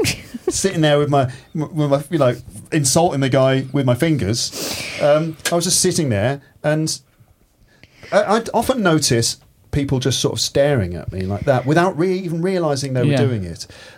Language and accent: English; England, United Kingdom; And I'm English as well.